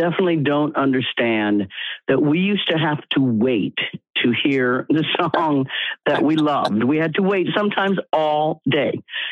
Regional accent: Leavenworth, Kansas, United States; Now, I grew up in Leavenworth, Kansas in the 60s and 70s.

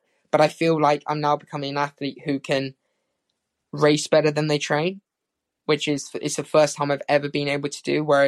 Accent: United Kingdom; maybe as British athletes, we do put a lot of pressure on ourselves

